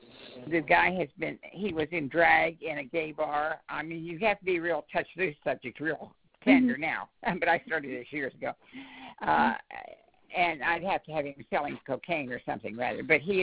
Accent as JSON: {"language": "English", "region": "Kansas", "country": "United States", "tie": "born or raised there", "also_born_or_lived": "Missouri", "said": "I lived in Missouri. I grew up in Kansas, but I mean, I'm using areas that I know where I used to live and everything."}